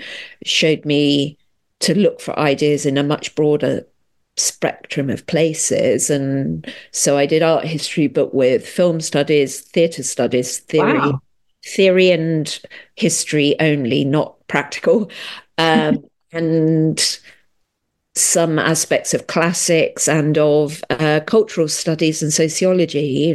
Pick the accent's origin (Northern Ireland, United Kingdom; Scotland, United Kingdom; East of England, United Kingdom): East of England, United Kingdom; I grew up in Hertfordshire